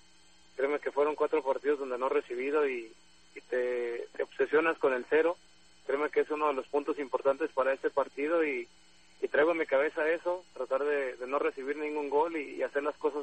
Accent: Mexico; aparte que soy mexicano.

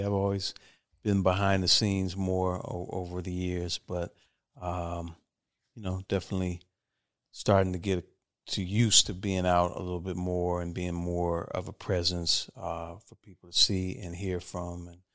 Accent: Washington, District of Columbia, United States; Shout out to my hometown of Washington, D.C., by the way.

